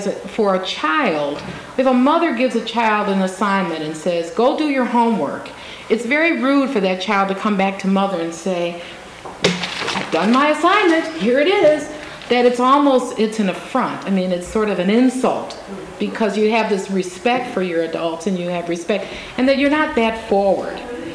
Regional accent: United States; I'm an American, and I love being an American.

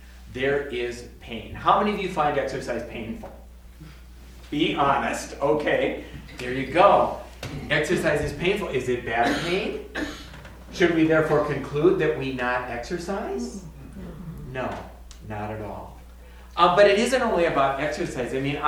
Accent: Midwest, United States; I come from the Midwest, where there are always farmers in the congregation. We're into production.

